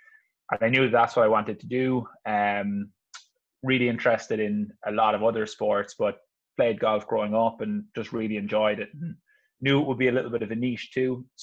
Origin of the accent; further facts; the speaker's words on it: Ireland; moved away as an adult; now in United States; I grew up in Ireland. I only moved to the US 3 years ago.